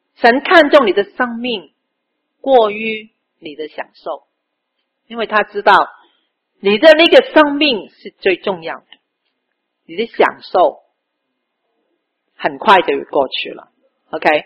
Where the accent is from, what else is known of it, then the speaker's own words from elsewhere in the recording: China; 我们说啊，我们中国人呢，那个金啊